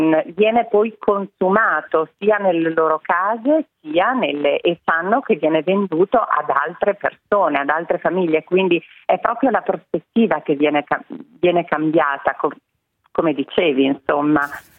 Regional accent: Modena, Emilia-Romagna, Italy; Noi siamo di Modena, quindi sì, è proprio un cibo tradizionale modenese.

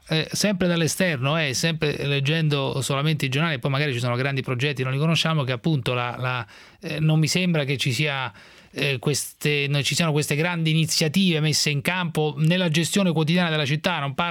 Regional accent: Rome, Lazio, Italy; now in Milan, Italy; vedendola qui da Milano, ma insomma poi io sono romano, ho abitato tanti anni a Roma

